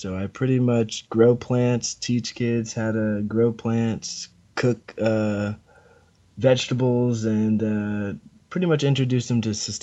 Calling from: Washington, District of Columbia, United States; I'm calling in from Washington, D.C.

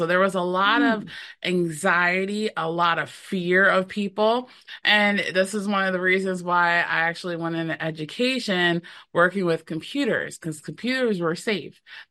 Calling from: Virginia, United States; I am actually dialing in from the Eastern Shore of Virginia, which is like the farthest east that you can possibly go in the United States, in the state of Virginia.

